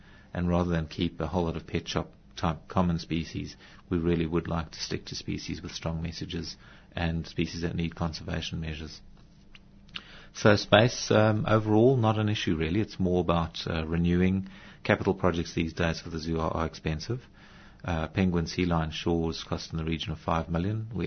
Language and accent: English; South Africa; I grew up in South Africa with a bedroom full of weird and wonderful creatures, including a number of snakes.